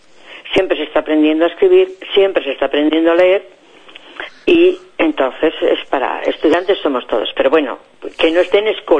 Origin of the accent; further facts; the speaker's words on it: Asturias, Spain; now in Aranjuez, Spain; Sí, yo soy asturiana, vivo en Aranjuez, pero soy asturiana.